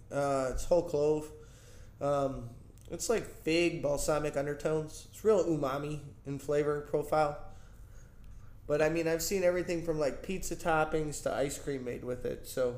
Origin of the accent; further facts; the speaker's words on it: New York, United States; now in San Antonio, United States; So I'm born and raised in New York, moved down to San Antonio in 96.